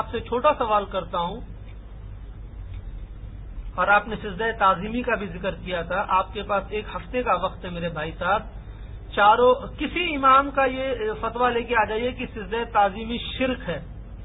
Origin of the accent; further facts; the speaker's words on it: Delhi, India; میں دہلی کا ہوں.